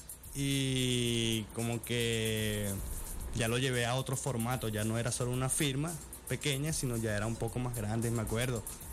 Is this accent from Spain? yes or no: no; Caracas, Capital District, Venezuela; born there; Sí, bueno, nací acá en Caracas. Actualmente vivo en el cementerio, okay, en la parroquia Santa Rosalía.